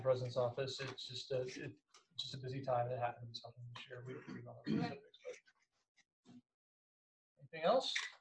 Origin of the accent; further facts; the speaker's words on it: Illinois, United States; moved away as an adult; I come from Illinois. We just moved to the state a few years ago, my wife and I.